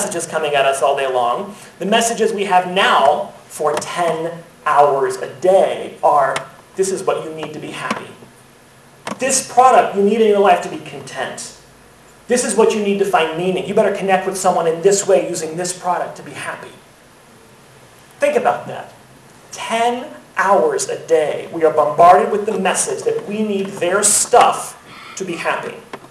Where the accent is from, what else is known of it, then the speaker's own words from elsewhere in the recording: Alexandria, Louisiana, United States; I grew up in Alexandria, Louisiana.